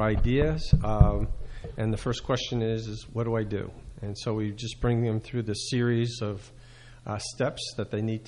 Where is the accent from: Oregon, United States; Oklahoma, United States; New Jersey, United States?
New Jersey, United States; also born or lived in Syracuse; I was really raised in New Jersey. I was born in Syracuse, but raised in New Jersey.